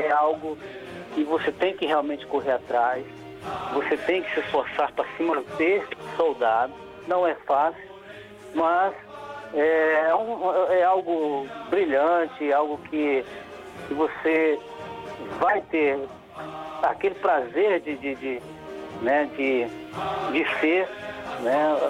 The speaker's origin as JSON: {"language": "Portuguese", "town": "Santa Luz", "region": "Bahia", "country": "Brazil", "tie": "born there", "also_born_or_lived": "Feira de Santana", "said": "É, eu sou baiano. Sim. Eu nasci no sertão da Bahia, em Santa Luz, né? E morei muito tempo em Feira de Santana"}